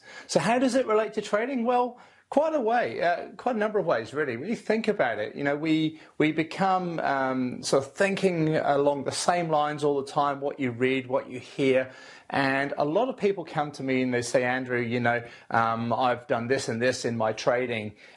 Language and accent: English; New Zealand; And I said, no, I'm from New Zealand.